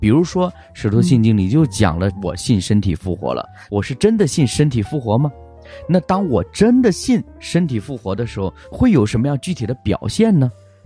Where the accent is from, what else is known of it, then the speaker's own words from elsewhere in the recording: China; 因为即便是像我们作为中国人哈